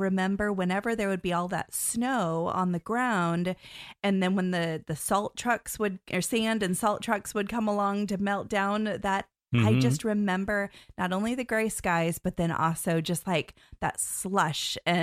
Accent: Iowa, United States; I grew up in Iowa, in the Midwest. So Florida was definitely not introduced into my life until about 20 years ago.

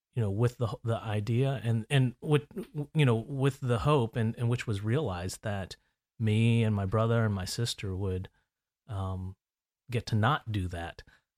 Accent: New Jersey, United States; I grew up in the New Jersey suburbs

